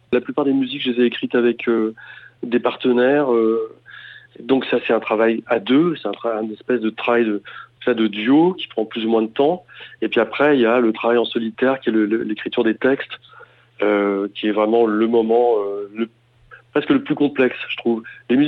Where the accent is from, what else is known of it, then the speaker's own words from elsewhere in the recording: Brittany, France; peut-être parce que c'est aussi en face de la Bretagne et que j'ai grandi en Bretagne.